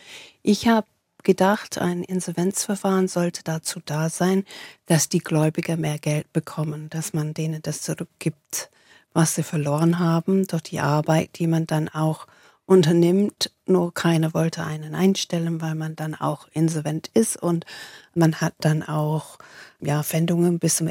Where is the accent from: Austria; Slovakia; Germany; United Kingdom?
United Kingdom; England; Ich als Engländerin, ich verstehe das überhaupt nicht